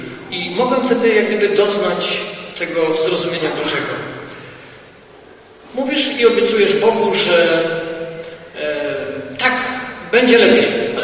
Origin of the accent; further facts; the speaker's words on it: Subcarpathian Voivodeship, Poland; born there; Ja urodziłem się w części rzeszowskiej